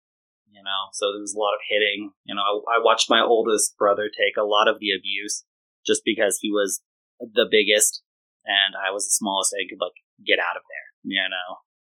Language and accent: English; Orlando, Florida, United States; born there; So I was born in Orlando, Florida, the Sunshine State, and I had a different childhood than a lot of children have.